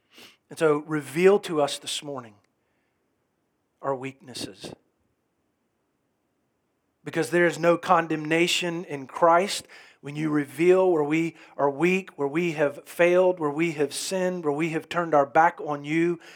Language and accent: English; Florida, United States; now in Texas, United States; I grew up there in Florida, and I had relatives in Atlanta as well as a place called Ludowice, Georgia